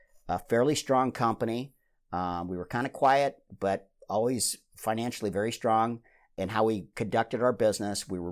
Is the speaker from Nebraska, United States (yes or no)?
yes; Omaha, Nebraska, United States; You know, we're fortunate that we're from Omaha